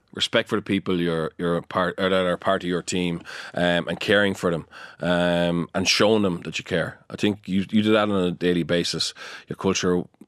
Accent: France; accent: French; English is a second language; my French accent

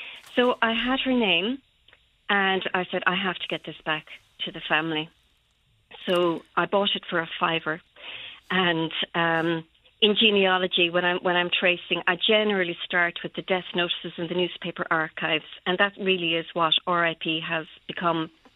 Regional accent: Tralee, Munster, Ireland; and I'm from Tralee, and I was up for the day

